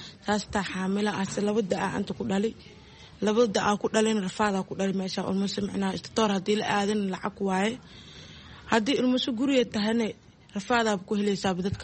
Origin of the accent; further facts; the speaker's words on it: Marka, Lower Shabelle, Somalia; Waxaan ka imaaday Marko